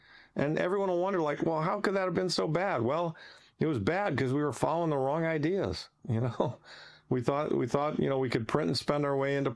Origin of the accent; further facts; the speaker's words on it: United States; I'm just an American who, you know, lived in what's a great country in so many respects